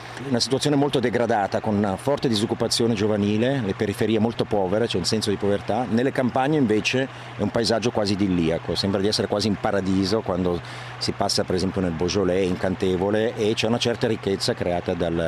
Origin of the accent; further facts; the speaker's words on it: Ticino, Switzerland; soprattutto come ticinesi